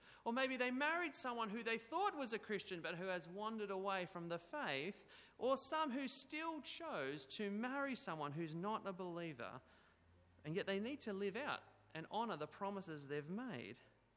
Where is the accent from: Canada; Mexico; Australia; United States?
Australia; And we can, by God's strength, live confidently as an Australian.